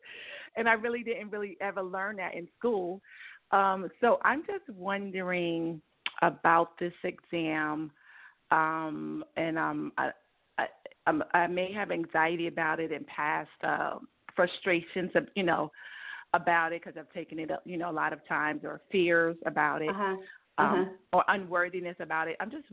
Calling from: Georgia, United States

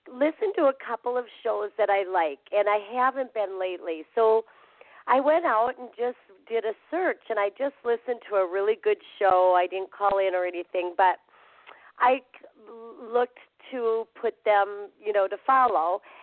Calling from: Minnesota, United States; I'm calling from northern Minnesota

